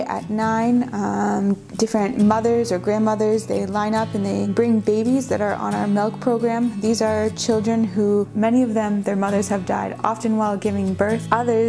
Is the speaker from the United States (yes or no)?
no; North Bay, Ontario, Canada; now in Madagascar; We are missionaries in Madagascar. We've been there for just over 4 years and we grew up here in North Bay and we actually grew up going to Lakeshore Missionary Church.